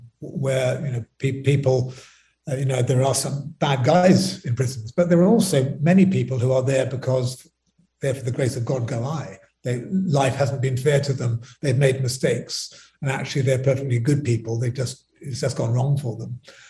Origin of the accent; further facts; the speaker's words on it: United Kingdom; I was brought up in Britain. I've got very British attitudes